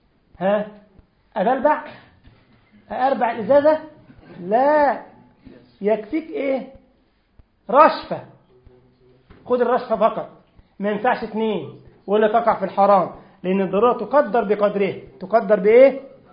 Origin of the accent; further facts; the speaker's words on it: Egypt; احنا عندنا في مصر بنقول على الدجاج على الفرخ على الدجاج فرخه، هم عندهم في الجزائر ليها معنى تاني. فعشان برضو احنا عندنا يا جماعه في مصر فرخ يعني دجاج